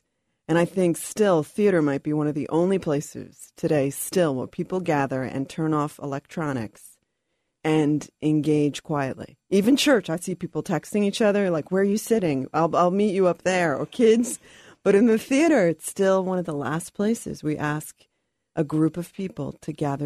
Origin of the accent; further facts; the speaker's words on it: New Jersey, United States; So I grew up in New Jersey, and my father was a Pentecostal preacher.